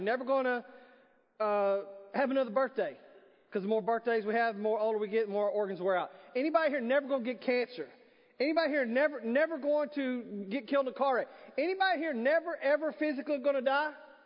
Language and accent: English; Texas, United States; and we're from Texas, so we say it like this